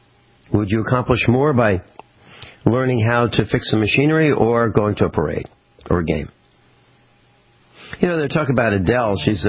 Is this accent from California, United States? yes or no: no; Missouri, United States; I'm hailing from Missouri. I live on a farm in Missouri.